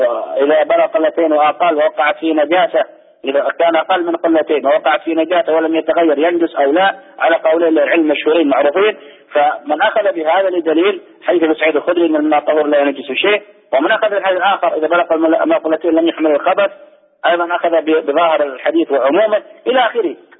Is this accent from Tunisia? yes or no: no; Saudi Arabia; عندنا في السعودية